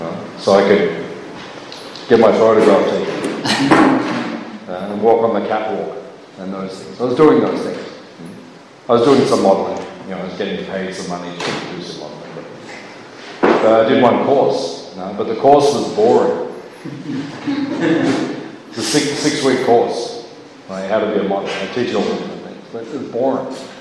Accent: Melbourne, Victoria, Australia; Because I grew up in Melbourne, Western culture, out in Eltham, like north from me. So I grew up here, and I went to church.

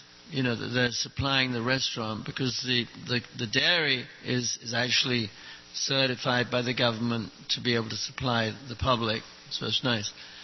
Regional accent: London, United Kingdom; You know, I'm from London, England, big city.

